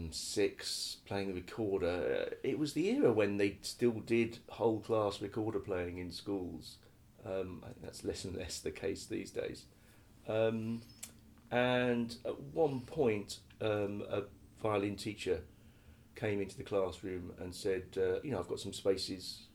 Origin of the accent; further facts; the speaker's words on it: Banbury, South East England, United Kingdom; moved away as an adult; So basically I'm from Banbury because that's where I spent my entire youth until I left home to go to music college.